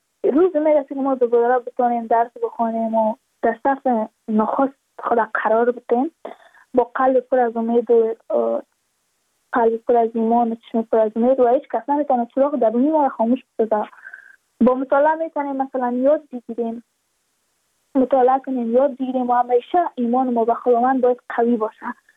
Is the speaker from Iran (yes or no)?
no; Badakhshan, Afghanistan; ما از بدخشان هستیم